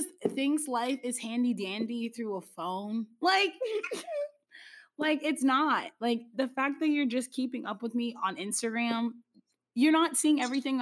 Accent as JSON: {"language": "English", "town": "Atlanta", "region": "Georgia", "country": "United States", "said": "Like, I came from Atlanta, so there's always food I could eat."}